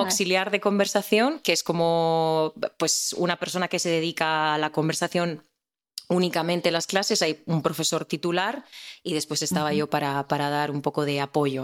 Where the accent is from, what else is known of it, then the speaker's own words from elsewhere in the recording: Murcia, Region of Murcia, Spain; Bueno, pues yo soy de Murcia, es una ciudad que está al sureste de España.